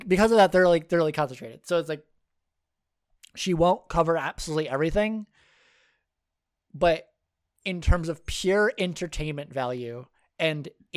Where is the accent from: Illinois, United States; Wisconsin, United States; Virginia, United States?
Wisconsin, United States; Yeah, I'm Wisconsin, born and raised. I'm recording this in the same house where I grew up